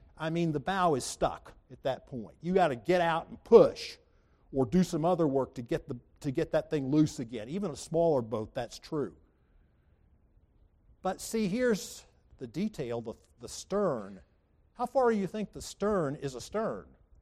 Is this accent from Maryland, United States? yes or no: no; Charleston, South Carolina, United States; See, I grew up in Charleston, and there's an old story about an apprentice pilot who was piloting the ship into the harbor